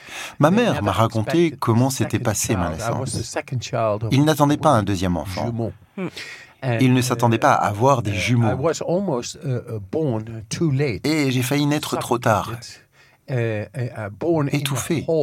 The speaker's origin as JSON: {"language": "French", "country": "Netherlands", "second_language": "French", "said": "Je viens des Pays-Bas et il fait plus froid, même qu'à Paris."}